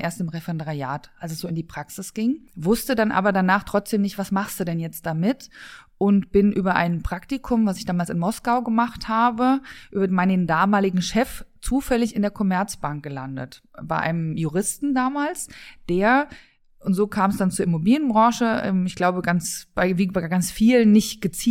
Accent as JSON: {"language": "German", "region": "Hesse", "country": "Germany", "tie": "born or raised there", "said": "Ich bin hier im Vordertaunus aufgewachsen"}